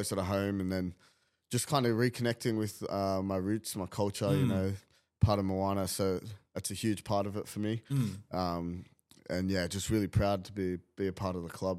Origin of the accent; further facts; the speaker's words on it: Sydney, New South Wales, Australia; now in United Kingdom; So I was born and raised in Sydney. Yeah. Grew up in Maroubra all my life, pretty much. All the way till I moved to England.